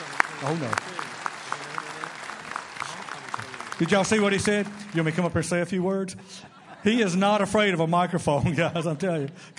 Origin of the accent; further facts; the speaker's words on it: Mobile, Alabama, United States; I tell folks, it's funny, I grew up in Mobile, and in Mobile, anything worth doing had to have a ball included.